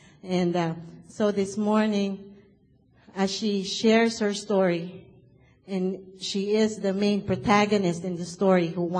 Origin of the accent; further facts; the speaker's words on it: Philippines; first language Tagalog; English is a second language; Ligaya in Tagalog, which is my first language in the Philippines, means literally translated as joy.